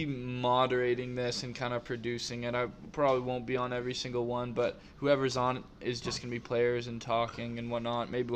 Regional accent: Toronto, Ontario, Canada; So when you're growing up in Toronto.

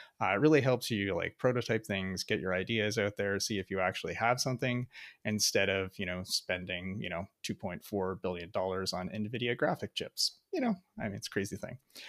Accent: Canada; I'm also a Canadian. I should probably get that out of the way immediately because I will sound funny to some of your American listeners, and I will prove it by saying about.

